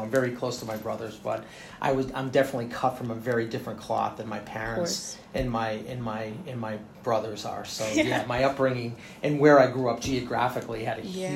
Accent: Massachusetts, United States; I grew up in Eastern Mass, a little north of Boston. My family's originally from Boston, so it's a real classic Bostonian type upbringing.

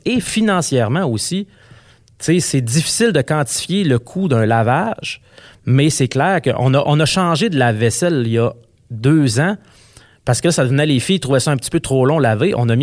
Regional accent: Quebec, Canada; Moi, je suis du Lac-Saint-Jean, ma conjointe est de Trois-Rivières.

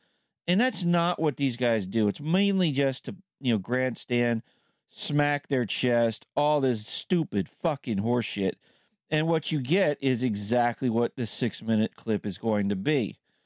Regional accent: California, United States; That is Alex Padilla, my home state of California.

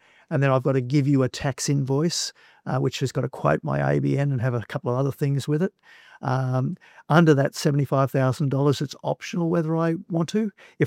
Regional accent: Australia; Australians, we came here from Great Britain.

